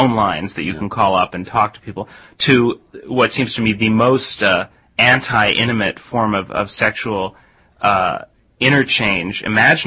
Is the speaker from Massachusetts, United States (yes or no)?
no; Stanford, California, United States; My father has taught for many years at Stanford Business School. And I grew up on the Stanford campus.